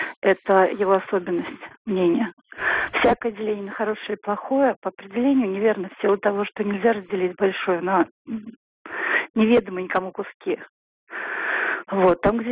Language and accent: Russian; Moscow, Russia; я из Москвы.